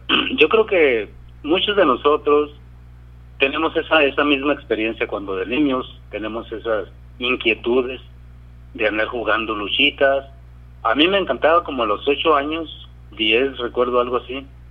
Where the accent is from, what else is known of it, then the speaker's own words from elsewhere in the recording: Nogales, Sonora, Mexico; es mi tierra natal, Nogales, Sonora. Aunque no nací ahí, pero ahí me crié, ahí llegué como a los 5 o 6 años, más o menos.